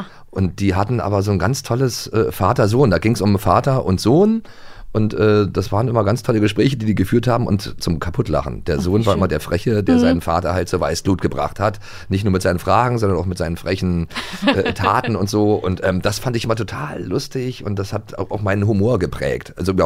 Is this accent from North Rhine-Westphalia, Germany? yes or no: no; Potsdam, Brandenburg, Germany; Ich bin in Potsdam groß geworden, direkt an der Mauer gelebt